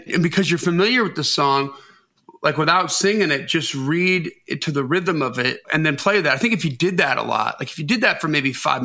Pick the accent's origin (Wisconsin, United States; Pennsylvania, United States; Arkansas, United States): Wisconsin, United States; I'm from Wisconsin, and I know what a frickin' spork is.